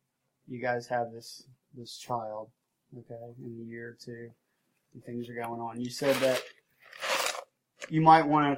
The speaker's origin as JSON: {"language": "English", "region": "the South", "country": "United States", "said": "I'm from the South."}